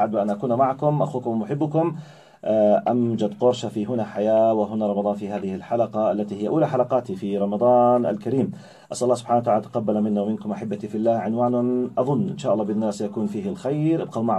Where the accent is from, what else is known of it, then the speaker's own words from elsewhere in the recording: Jordan; بالذات عندنا في الاردن هنا، اظن من ملاحظاتي الشخصيه قضيه الاعتذار صعبه كثير كثير علينا